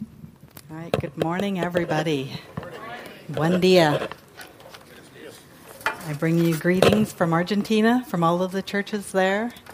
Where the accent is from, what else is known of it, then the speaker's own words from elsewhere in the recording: North Vancouver, British Columbia, Canada; now in Balfour, Canada; I am a Kootenai girl. We moved up from North Vancouver. I'm born and raised in North Van. So born and raised in North Vancouver.